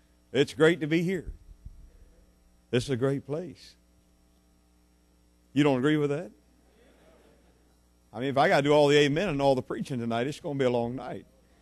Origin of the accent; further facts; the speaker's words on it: Maryland, United States; over the Potomac River, just inside of Maryland, and about 6 miles south of the Mason-Dixon line. I am a Southerner.